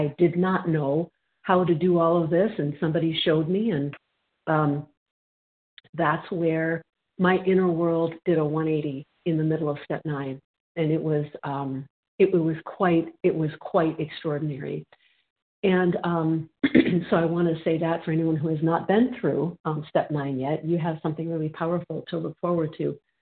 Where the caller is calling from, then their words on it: Minnesota, United States; I'm calling from Minnesota.